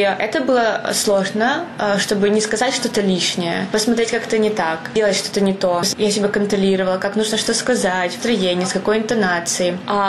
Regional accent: Luhansk, Luhansk Oblast, Ukraine; то, что я из Луганска, пришла в госпиталь к военным.

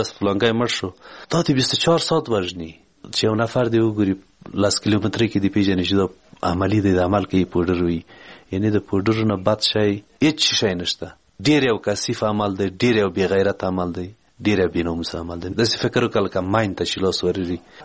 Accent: Parwan, Afghanistan; د پروان ولایت یم د غوربند ولسوالۍ

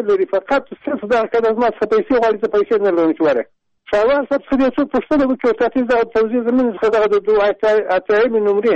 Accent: Nimruz, Afghanistan; now in Kabul, Afghanistan; ټلیفون مې د کابل نه کړی، اصلا زه د نیمروز ولایت یم.

